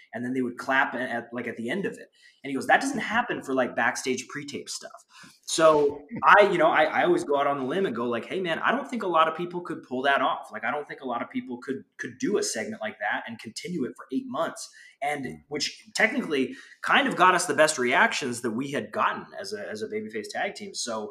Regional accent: Canada; I'm like, I don't really have, I'm from Canada, man.

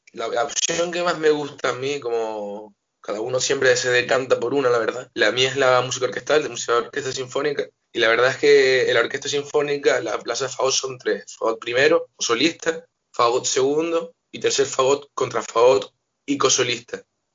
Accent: La Palma, Canary Islands, Spain; yo soy de La Palma, y en La Palma nunca ha habido fagot

